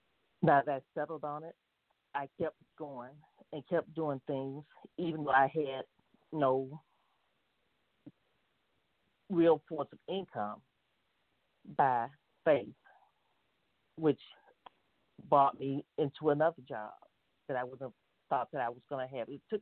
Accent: the South, United States; My whole life has been nothing but the leap of faith because I grew up in the South with grandparents.

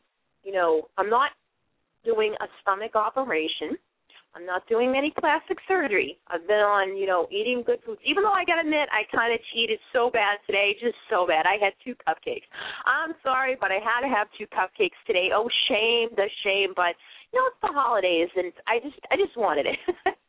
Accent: Boston, Massachusetts, United States; If you can't tell, I'm from Boston, even though I'm up here in Maine, and it's just a great feeling.

